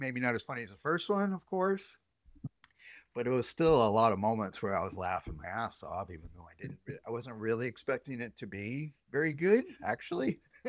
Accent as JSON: {"language": "English", "country": "Canada", "said": "since I'm a Canadian"}